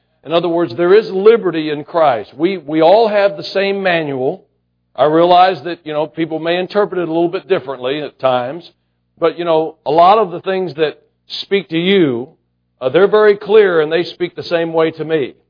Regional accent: United States; Well, I do as an American.

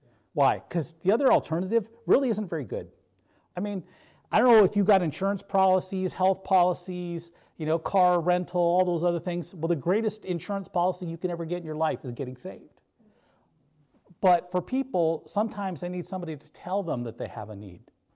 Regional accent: North Dakota, United States; I grew up in North Dakota, so the closest professional football team we had was the Minnesota Vikings.

